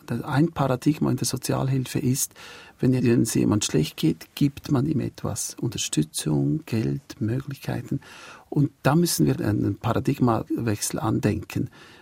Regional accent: Switzerland; Nein, ich fühle mich dann oft auch als Schweizer dort, denke, die Schweiz hat auch etwas zu bieten mit ihren Kompetenzen

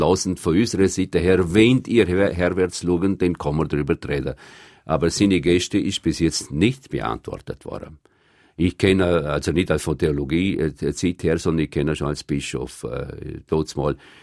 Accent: Vorarlberg, Austria; now in Brazil; ich habe meine Wurzeln nie verleugnet. Und ich bin stolz, dass ich den Dialekt heute noch kann.

